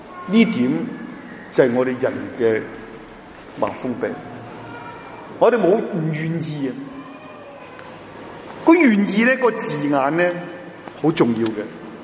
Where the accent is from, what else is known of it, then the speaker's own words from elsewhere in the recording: China; 因为我们中国人有一种污染呢，思想上的污染呢